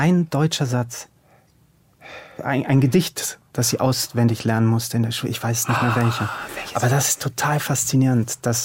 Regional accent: Târgu Mureș, Mureș County, Romania; in meiner Heimatstadt, in Târgu Mureș, in Neumarkt, ist jetzt keine große deutsche Minderheit. Das ist relativ klein.

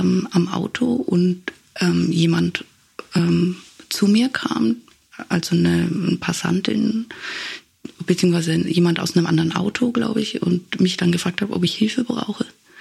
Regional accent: Nuremberg, Bavaria, Germany; erstmal Richtung Innenstadt bei uns in Nürnberg und muss dann praktisch umwenden

